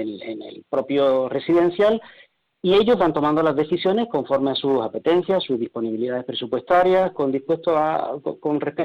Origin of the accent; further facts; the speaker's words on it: Málaga, Andalusia, Spain; yo soy de Málaga y me gusta poner ejemplos de mi provincia.